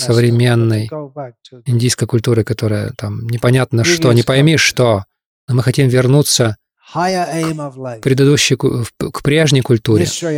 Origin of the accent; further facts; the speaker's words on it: United Kingdom; Я рос в Британии.